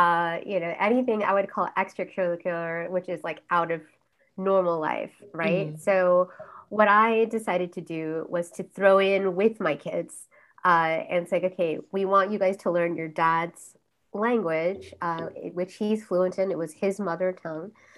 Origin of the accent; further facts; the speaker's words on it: Florida, United States; So my first language, I would say there's two. It's English, having grown up here in the US, but also Malayalam. And I grew up in South Florida, so I obviously learned how to speak Spanish.